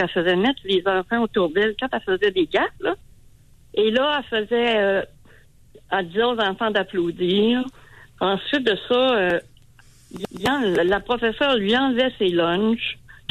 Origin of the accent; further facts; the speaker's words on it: Chibougamau, Quebec, Canada; now in Sherbrooke, Canada; Moi, je vis à Sherbrooke maintenant, mais je viens de Chibougamau, une petite ville dans le nord.